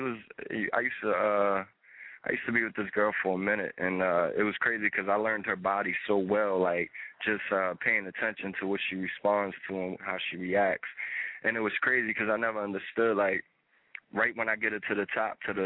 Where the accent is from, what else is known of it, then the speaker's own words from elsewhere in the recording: Philadelphia, Pennsylvania, United States; From North Philly.